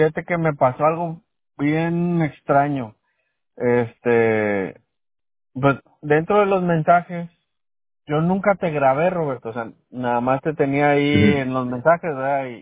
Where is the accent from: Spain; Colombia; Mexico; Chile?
Mexico; born there; Yo nací en México.